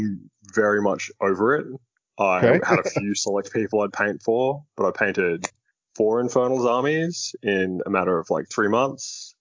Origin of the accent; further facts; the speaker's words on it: Australia; I'm from Australia.